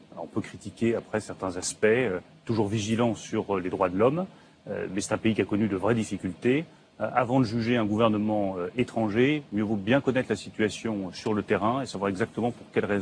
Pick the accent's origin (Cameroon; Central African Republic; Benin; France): France; Moi, je suis français